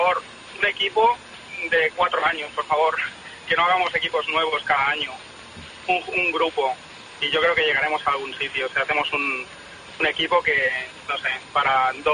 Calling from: Barcelona, Catalonia, Spain; Soy de Pueblo Nuevo.

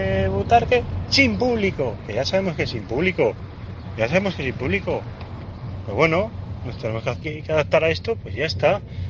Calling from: Zaragoza, Aragon, Spain; de Zaragoza.

